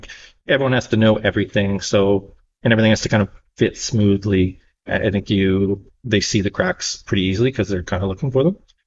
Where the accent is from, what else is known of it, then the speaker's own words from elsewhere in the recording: Niagara, Ontario, Canada; I grew up in Niagara.